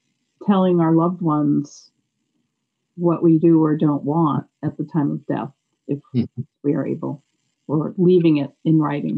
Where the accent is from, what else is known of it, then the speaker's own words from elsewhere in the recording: Albany, New York, United States; I'm from Albany, New York.